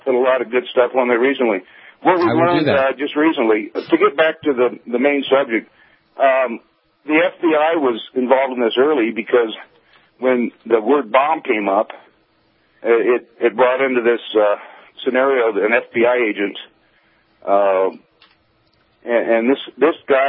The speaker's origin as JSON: {"language": "English", "region": "Colorado", "country": "United States", "said": "I'm from Colorado. We're the first state to..."}